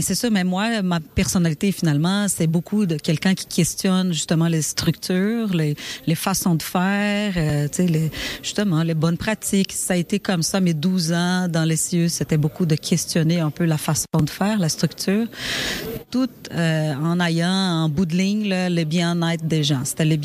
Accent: Brazil; moved away as an adult; now in Sherbrooke, Canada; Moi, je viens du Brésil. Ça fait 14 ans que je suis ici à Sherbrooke. Et je suis venue directement à Sherbrooke.

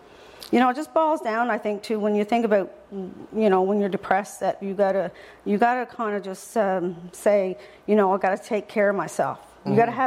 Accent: Pilly's Island, Newfoundland and Labrador, Canada; I'm from the Green Bay, a little town called Pilly's Island.

